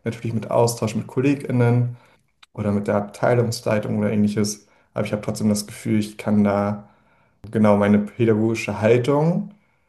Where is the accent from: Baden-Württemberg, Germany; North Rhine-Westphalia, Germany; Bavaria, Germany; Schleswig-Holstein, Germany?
Schleswig-Holstein, Germany; Kiel; ich komme aus Kiel, das ist direkt an der Ostsee und wir haben die Förde hier direkt in der Nähe